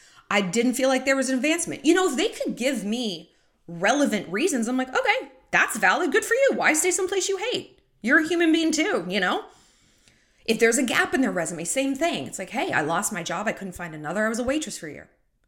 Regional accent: United States; I can speak for myself as an American.

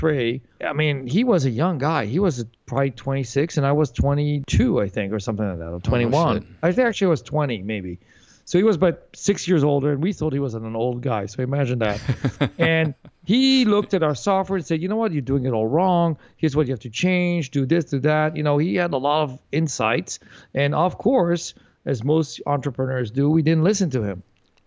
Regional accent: France; And so I grew up in France through high school.

